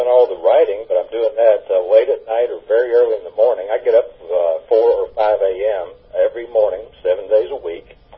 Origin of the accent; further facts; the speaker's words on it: Little Rock, Arkansas, United States; I'm from Little Rock, Arkansas, remember?